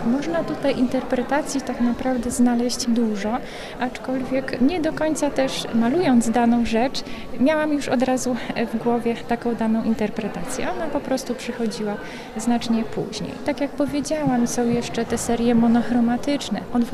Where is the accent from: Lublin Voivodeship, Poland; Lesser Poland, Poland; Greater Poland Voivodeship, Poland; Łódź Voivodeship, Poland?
Lublin Voivodeship, Poland; Lublin; Ponieważ sama pochodzę z Lublina, dlatego Lublin jest mi bardzo bliski